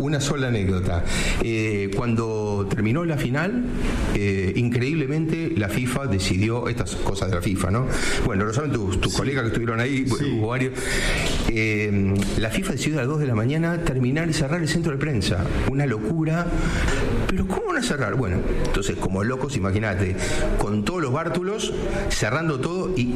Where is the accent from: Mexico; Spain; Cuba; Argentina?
Argentina; Pero nosotros que somos argentinos, hablamos en castellano